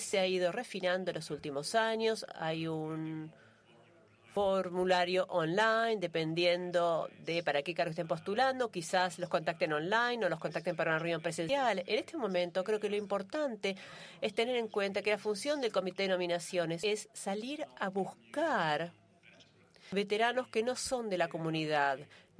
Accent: Mexico; de México.

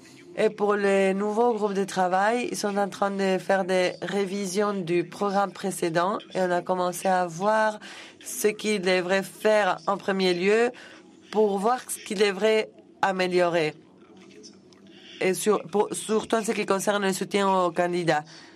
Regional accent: Bhutan

